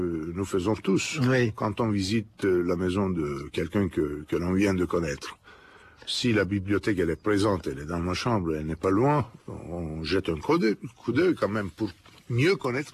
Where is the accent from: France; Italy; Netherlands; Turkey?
Turkey; les manuscrits étaient très importants chez nous en Turquie